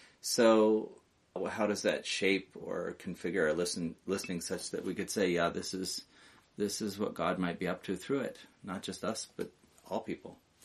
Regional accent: Seattle, Washington, United States; I have served the village this last week as the Living Word presenter. I come from the Seattle area.

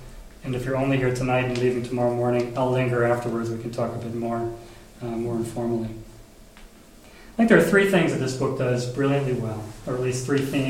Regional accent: Boston, Massachusetts, United States; I'm from Boston. Boston was one of the first places hit hard

